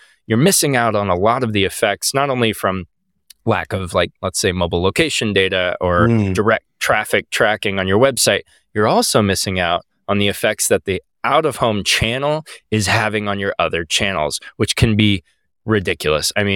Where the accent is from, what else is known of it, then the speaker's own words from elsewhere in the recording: Austin, Texas, United States; also born or lived in San Antonio; I grew up in Austin, Texas, went to school in San Antonio, Texas.